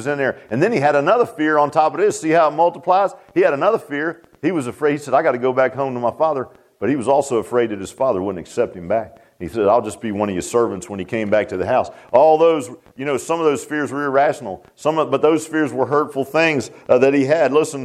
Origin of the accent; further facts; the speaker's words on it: Virginia Beach, Virginia, United States; We were down in, I grew up in Virginia Beach.